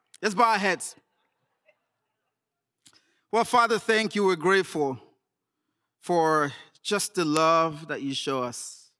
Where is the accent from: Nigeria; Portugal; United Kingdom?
Nigeria; moved away as an adult; now in United States; I am Nigerian-American. I became American, if you will, over, 13 years ago. But I'd grown up in Nigeria, and in my, 21, I moved down to the U.S.